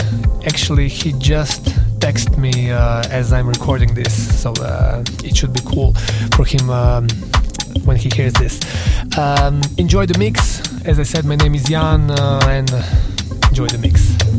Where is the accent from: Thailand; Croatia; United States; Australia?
Croatia; Zagreb, City of Zagreb; I'm from Zagreb, Croatia.